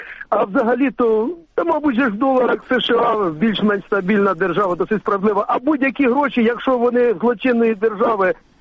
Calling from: Poltava Oblast, Ukraine; Я з Полтавщини

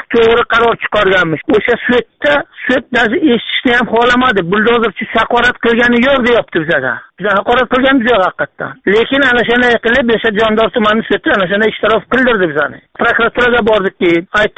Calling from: Russia; Rossiyaga ishlashga, pul ishlashga keldik. Hozir Rossiyadan qo'ng'iroq qilyapman sizga.

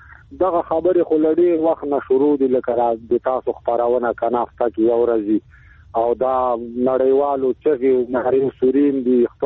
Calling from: Afghanistan; زه افغان مهاجر یم، کډلی زدران یم

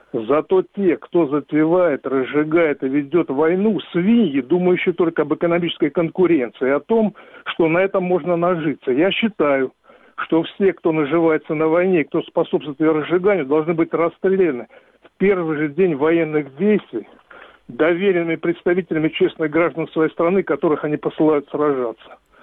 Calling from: Donbas, Ukraine; Донбасс, Украина, 60 лет.

